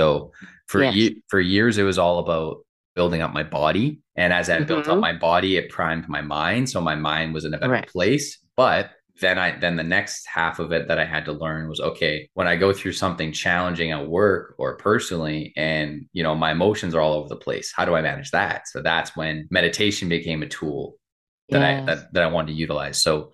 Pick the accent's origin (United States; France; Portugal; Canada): Canada; Well, because I'm from Canada, and even though we have universal health care